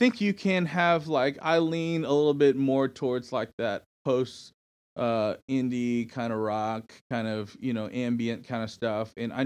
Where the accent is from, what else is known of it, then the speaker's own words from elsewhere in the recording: Miami, Florida, United States; And I think, like you said, me growing up in Miami and just being like seeing what makes different races and different social economic and different, different people tick per se.